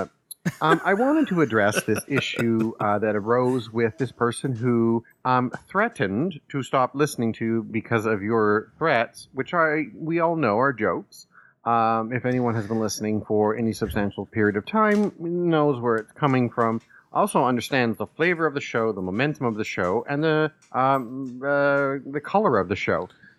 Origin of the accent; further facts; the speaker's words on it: northern Mexico, Mexico; now in Canada; It's your favorite northern Mexican who's uncircumcised that lives in eastern Canada.